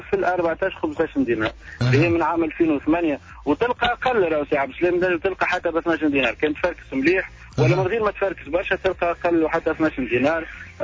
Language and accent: Arabic; Tunisia; احنا مواطنين تونسيين